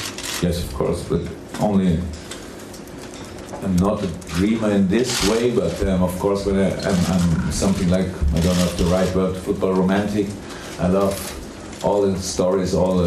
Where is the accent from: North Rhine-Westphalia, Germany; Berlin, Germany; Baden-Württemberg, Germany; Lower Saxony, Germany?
North Rhine-Westphalia, Germany; Dortmund; Maybe, okay, I come from Dortmund, so I have to hear.